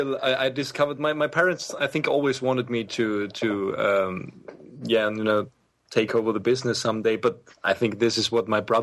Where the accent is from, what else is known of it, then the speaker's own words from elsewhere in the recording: Innsbruck, Tyrol, Austria; now in Vienna, Austria; I'm from Innsbruck, which is considered the heart of the Alps. You know, it's a 150,000 people town, which is right in the middle of these beautiful mountains.